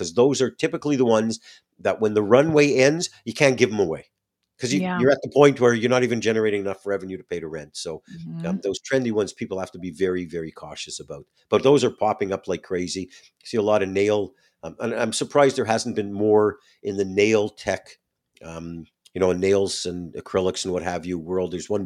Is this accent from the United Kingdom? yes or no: no; Canada; now in United States; as a Canadian, well, I'm an American now. I share that with the audience since 2007.